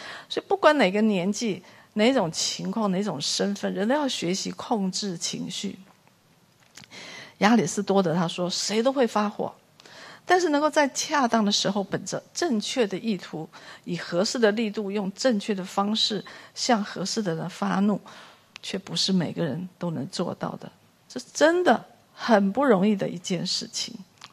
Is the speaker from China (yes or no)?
yes; China